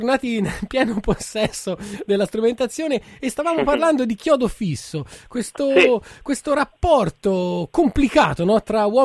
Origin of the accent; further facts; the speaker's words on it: Tuscany, Italy; Poi per noi toscani la bestemmia, più che un fatto di credo, è un fatto proprio di sintassi. Io vengo dal Granducato, sì